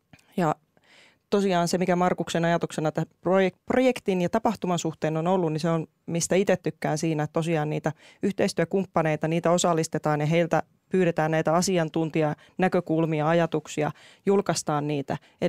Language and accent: Finnish; Loimaa, Southwest Finland, Finland; Alun perin itse asiassa olen Loimaalta kotoisin